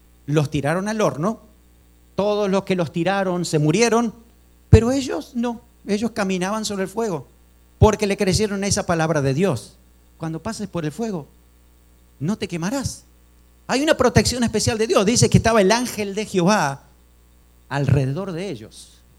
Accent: Pehuajó, Buenos Aires Province, Argentina; Miren, en mi pueblo, en Pehuajó, había muchas personas que abrían

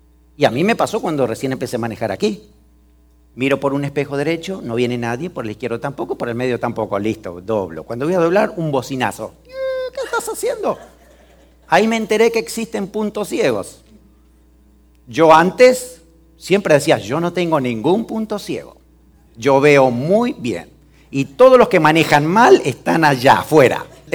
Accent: Pehuajó, Buenos Aires Province, Argentina; Pehuajó es mi pueblo, donde yo fui criado en Argentina. Es una ciudad tremenda.

